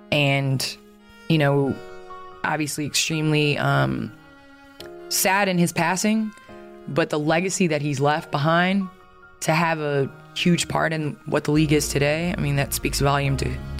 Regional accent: Chicago, Illinois, United States; and I grew up in Chicago, so I was trying to shoot like Michael Jordan, Scottie Pippen, BJ Armstrong, Ron Harper, all those guys.

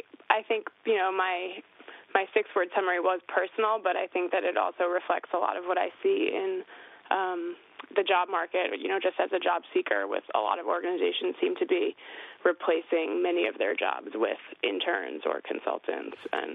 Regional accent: Brooklyn, New York, United States; And I got my degree in North Carolina, and I grew up in Brooklyn, so I'm lucky to have parents who would take me back in.

